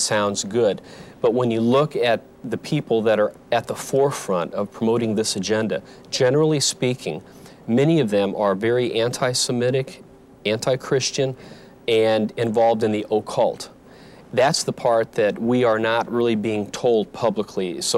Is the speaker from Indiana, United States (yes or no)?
yes; Indianapolis, Indiana, United States; I was invited to tour a company in Indianapolis, my hometown, that was to receive the contract from the U.S. Treasury Department